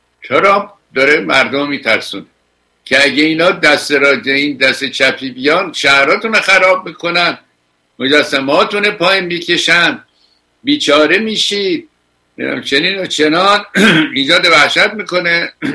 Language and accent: Persian; Iran; ما ایرانی هستیم، یکی از سربلندترین ملت های تاریخ